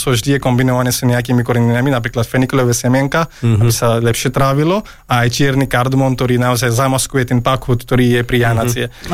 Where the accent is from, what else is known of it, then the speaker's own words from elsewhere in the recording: Maharashtra, India; Slovak is a second language; Ja som ako keby z Maharashtra, takže my sme Maratha, to je kast